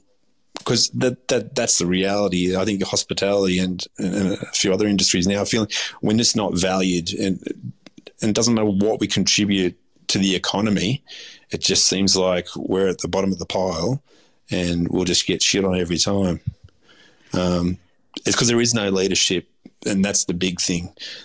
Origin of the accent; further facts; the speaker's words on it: Australia; and I consider myself Aussie. I'm half Turkish. I was born here. I was raised here. I'm an Aussie.